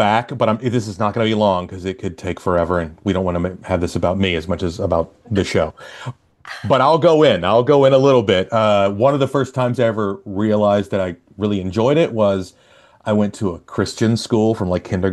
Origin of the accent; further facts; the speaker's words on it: Birmingham, Alabama, United States; now in Twin Cities, United States; I'm from Birmingham, Alabama. I grew up there, and I was there through my 20s.